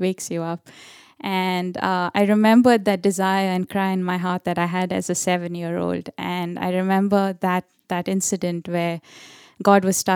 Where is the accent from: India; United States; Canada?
India; Maharashtra; growing up in India, if you grow up in any state and go to a school in India, you have to learn English, you have to learn Hindi, which is the national language, and you have to learn the state language. In my case, it was Marathi.